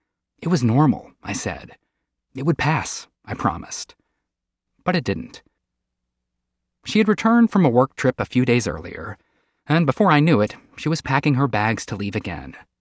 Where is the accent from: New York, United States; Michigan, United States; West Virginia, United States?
West Virginia, United States; Growing up in West Virginia, I always wished there was an East Virginia.